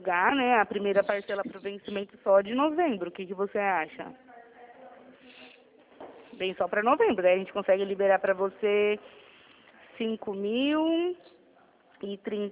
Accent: Sorocaba, São Paulo, Brazil

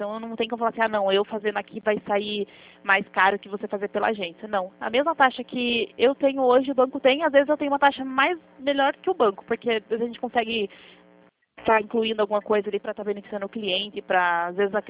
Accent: Curitiba, Paraná, Brazil; sou de Curitiba, aqui da Marechal Deodoro.

